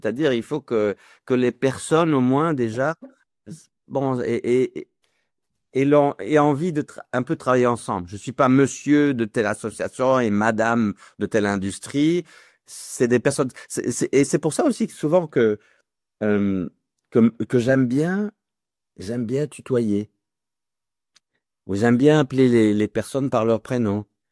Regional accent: United States; French is a second language; comme je viens des États-Unis, on se dit, bon, il maîtrise à peine le français

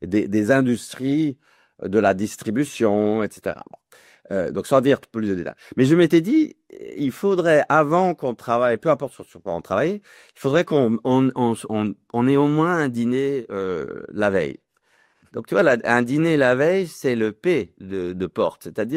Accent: United States; French is a second language; comme je viens des États-Unis, on se dit, bon, il maîtrise à peine le français

